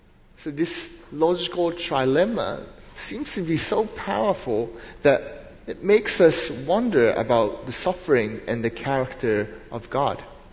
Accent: Japan; English is a second language; Most of you might already know, I'm originally from Japan.

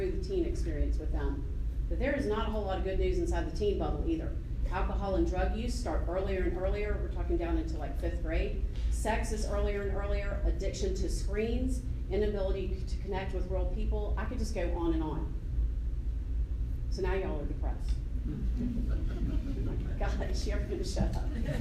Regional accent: Atlanta, Georgia, United States; So I am 53, and I grew up here in Atlanta. My mom and grandmother also grew up here, so I'm actually a true native of Atlanta.

